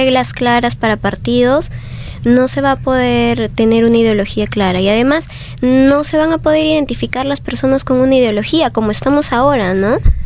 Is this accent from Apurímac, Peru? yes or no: yes; Abancay, Apurímac, Peru; Yo soy, por ejemplo, de Abancay, de Apurímac, y he estado en diciembre allá